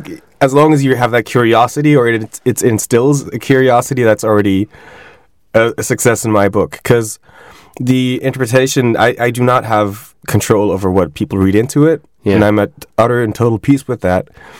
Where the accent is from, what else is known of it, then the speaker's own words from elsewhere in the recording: Switzerland; English is a second language; me myself being mixed and I grew up in Switzerland